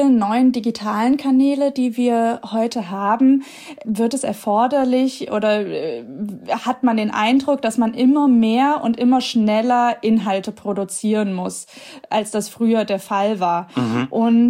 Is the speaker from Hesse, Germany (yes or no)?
yes; Giessen, Hesse, Germany; Es stand auch nie zur Debatte, dass ich aus meiner Heimatstadt Gießen irgendwie wegziehe